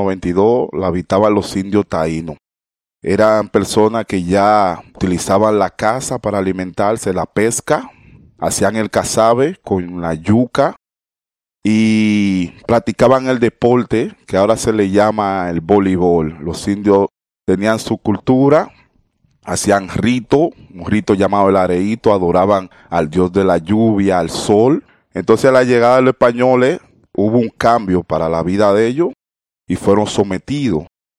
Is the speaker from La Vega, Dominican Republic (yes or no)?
no; Santo Domingo, Distrito Nacional, Dominican Republic; born there; nací en Santo Domingo de Guzmán, la capital de la República Dominicana, Distrito Nacional.